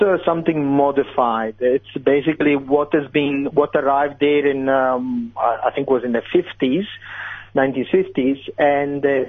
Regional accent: Italy; I'm originally from Italy, so simplicity in food is the goal.

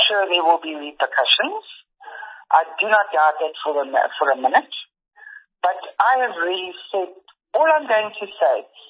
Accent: South Africa; I was born and bred in South Africa.

